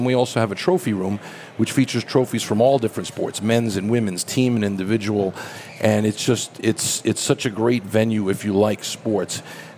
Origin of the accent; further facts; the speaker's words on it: New York City, New York, United States; I grew up in New York City and collecting baseball cards and everything else